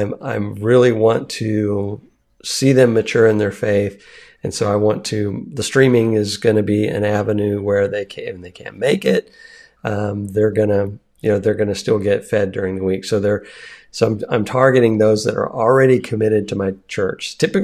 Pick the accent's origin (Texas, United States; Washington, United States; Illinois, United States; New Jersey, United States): Texas, United States; which I grew up in Texas. So I'm used to Texas